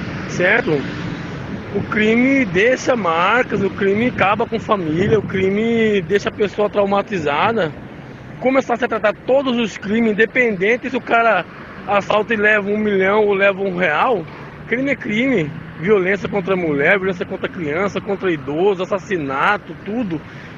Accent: Várzea Grande, Mato Grosso, Brazil; sou da cidade de Várzea Grande.

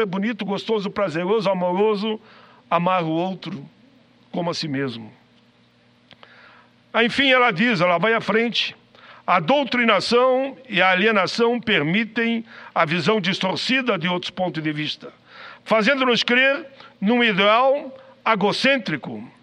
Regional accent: Caxias do Sul, Rio Grande do Sul, Brazil; pertinho da minha cidade natal, Caxias do Sul

